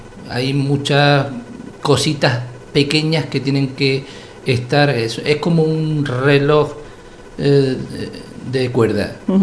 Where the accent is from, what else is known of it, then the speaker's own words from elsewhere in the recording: Rociana del Condado, Andalusia, Spain; now in Tomelloso, Spain; De un pueblo llamado Rociana del Condado.